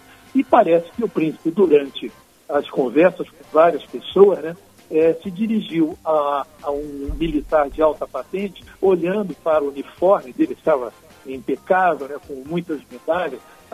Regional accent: Rio de Janeiro, Brazil; Eu tinha 13 anos quando a rainha visitou o Brasil e ela passou pelo Rio de Janeiro, de onde eu sou originário.

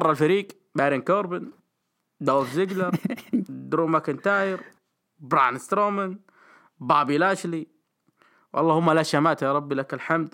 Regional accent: Riyadh, Riyadh Province, Saudi Arabia; هذا عندنا في الرياض

